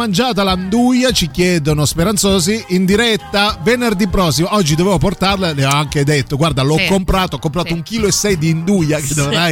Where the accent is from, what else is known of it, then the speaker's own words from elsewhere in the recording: Apulia, Italy; i mustaccioli li conosco, essendo pugliese, sono molto buoni.